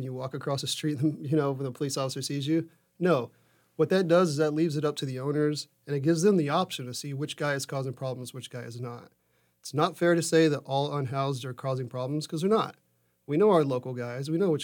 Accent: Texas, United States; now in Wilmington, United States; Well, I'm from Texas, so people are going to love or hate this answer.

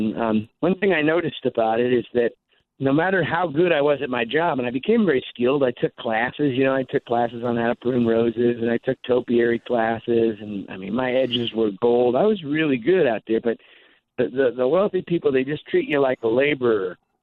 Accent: Bainbridge Island, Washington, United States; Well, you know, I grew up here on Bainbridge Island, which is a relatively affluent community, but we didn't have any money.

